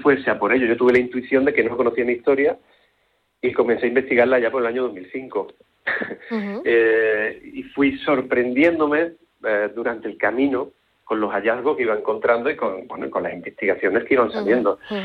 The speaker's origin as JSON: {"language": "Spanish", "region": "Andalusia", "country": "Spain", "tie": "born or raised there", "said": "Yo vivo en Cataluña y tengo una hija en un colegio catalán y es completamente falso esto que se está acusando. Pero yo sí soy andaluz y me he criado y me he educado en colegio andaluz."}